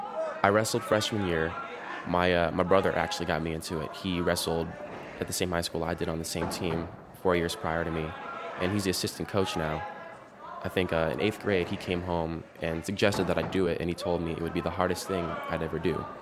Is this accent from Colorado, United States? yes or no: yes; Denver, Colorado, United States; I'm 17 years old. I'm from Denver, Colorado.